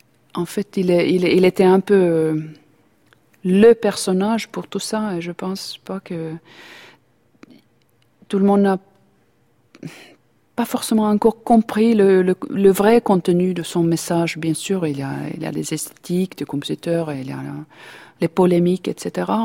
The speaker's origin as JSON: {"language": "French", "country": "Finland", "tie": "born or raised there", "second_language": "French", "said": "De revenir en Finlande avec cet orchestre que j'ai entendu comme enfant, dans mon pays natal"}